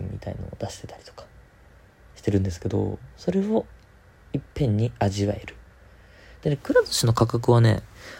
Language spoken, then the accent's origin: Japanese; Tokyo, Japan; 俺は、まあ、あんまり東京出身だとそこまでね身近なものには感じないんですけど、